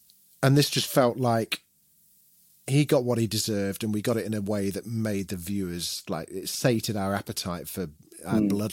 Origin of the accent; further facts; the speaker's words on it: Derby, East Midlands, United Kingdom; And I'm from Derby.